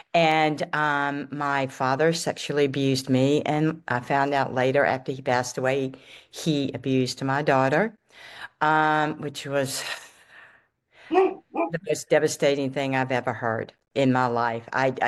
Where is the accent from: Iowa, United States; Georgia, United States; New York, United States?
Georgia, United States; Atlanta; born there; I was born in Atlanta, Georgia